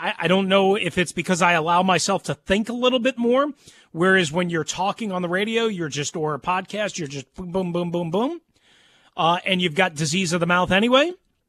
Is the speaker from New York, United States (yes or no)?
yes; New York, United States; in full disclosure, for those that don't know, I grew up on Long Island. I grew up a Mets fan, okay?